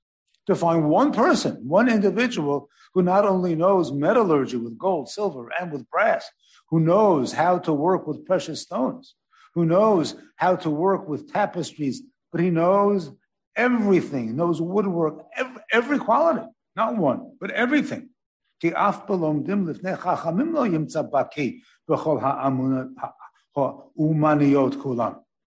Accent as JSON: {"language": "English", "town": "Gerritsen Beach", "region": "New York", "country": "United States", "tie": "born or raised there", "said": "I grew up in Gerritsen Beach, Italian bricklayers."}